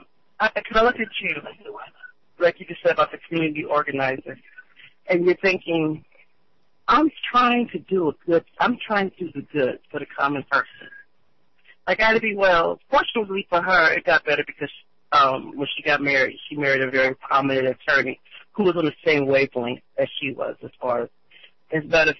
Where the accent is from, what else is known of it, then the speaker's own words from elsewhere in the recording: United States; I'm an American through and through.